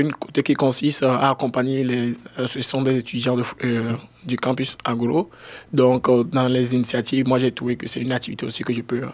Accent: Togo; je viens du Togo, l'un des pays de l'Afrique de l'Ouest.

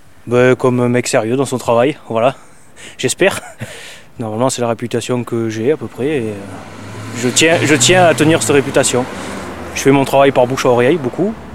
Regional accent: Auvergne-Rhône-Alpes, France; je ne suis pas originaire d'ici, je suis originaire du Cantal. Et ensuite, j'ai bossé dans un grand domaine de chasse et de nature dans le Var. Je suis revenu ici pour des raisons familiales

